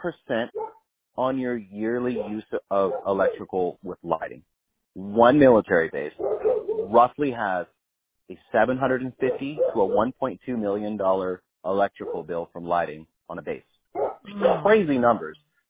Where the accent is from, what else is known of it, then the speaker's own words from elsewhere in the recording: the South, United States; I'm from the South, baby. We cornbread set out there.